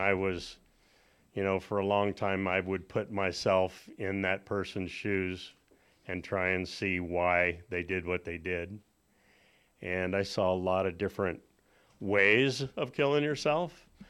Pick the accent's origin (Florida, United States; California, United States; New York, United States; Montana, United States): California, United States; La Mesa; I grew up in La Mesa. I was born in Grossmont Hospital. And I had a lot of friends in the area.